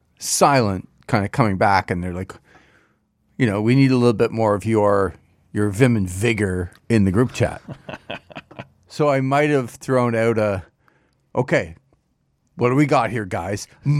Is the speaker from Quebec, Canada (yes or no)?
no; Toronto, Ontario, Canada; when I grew up in Toronto and loved the Blue Jays